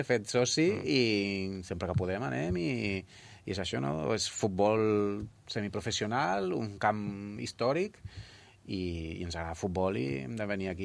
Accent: Sentmenat, Catalonia, Spain; jo sóc de Sant Manat

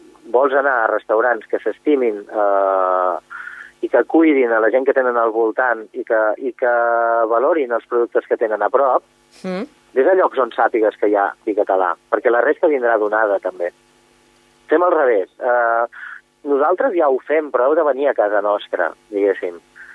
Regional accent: Vilafranca del Penedès, Catalonia, Spain; soc de Vilafranca, estem al mig del Penedès, és zona vinícola

